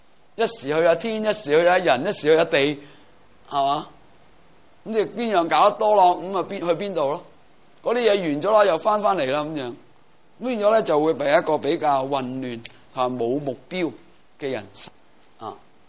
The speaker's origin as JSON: {"language": "Cantonese", "country": "China", "said": "所以点解我哋中国人传统教仔咧，其实系好嘢嚟噶都"}